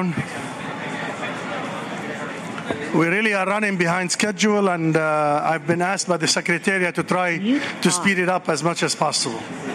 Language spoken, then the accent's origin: English; Lebanon; for those who do not yet know me. I'm from Lebanon.